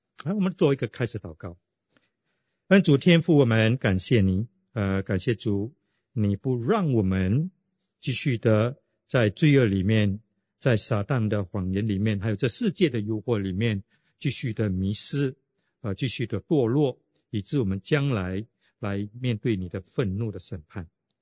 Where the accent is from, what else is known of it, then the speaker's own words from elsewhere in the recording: Fujian, China; 我是福建人。